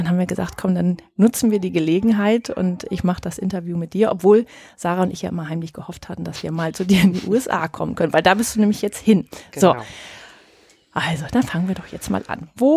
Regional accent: Oldendorf, Lower Saxony, Germany; Zum Zweiten ist Oldendorf mein Heimatort. Ich bin hier aufgewachsen. Meine Eltern wohnen hier aber nicht mehr

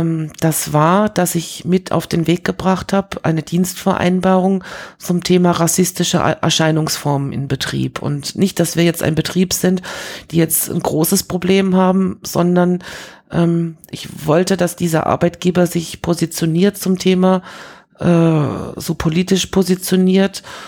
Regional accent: Paris, Île-de-France, France; Also ich bin ja als Kind in Frankreich groß geworden und habe so dieses Paris der 70er Jahre noch erlebt. Und das war schon was Besonderes, so als Deutsche in Frankreich zu sein.

